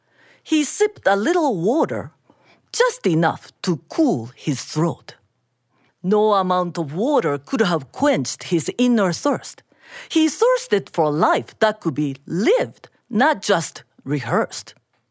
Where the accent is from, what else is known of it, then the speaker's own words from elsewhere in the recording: Osaka, Japan; moved away as an adult; now in Massachusetts, United States; I grew up in Osaka, Japan. And when I was 20 years old, I came to Massachusetts as an exchange student to University of Massachusetts.